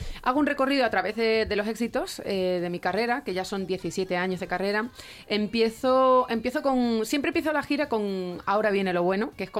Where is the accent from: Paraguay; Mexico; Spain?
Spain; Extremadura; vamos a estar en Extremadura, por supuesto, en mi tierra